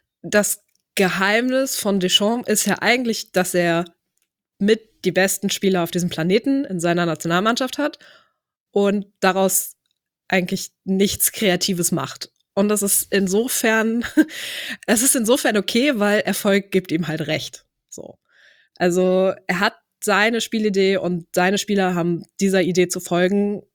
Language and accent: German; Hanover, Lower Saxony, Germany; in meiner Heimatstadt. Hannover.